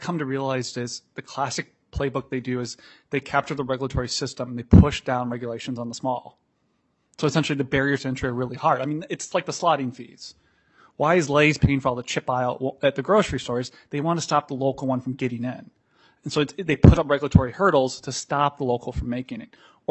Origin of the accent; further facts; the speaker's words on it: Iowa, United States; Yeah, I mean, I'm from Iowa. I grew up in this. My parents keep a camper in northeast Iowa, or they did until recently.